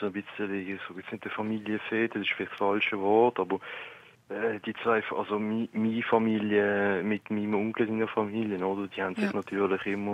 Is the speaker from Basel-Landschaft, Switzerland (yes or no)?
yes; Allschwil, Basel-Landschaft, Switzerland; ich bin ursprünglich aus dem Basel-Land, aus der Basel-Land-Region, also noch bei Basel-Stadt, aus Halschwil. Ich bin jetzt aber mittlerweile, glaube ich, im Kanton Zürich.